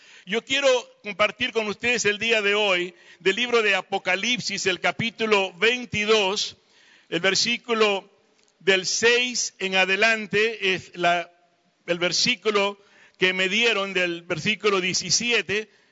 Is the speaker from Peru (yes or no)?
yes; Peru; soy del Perú y quiero que me digan cuándo fue la última vez que un peruano visitó Cuernavaca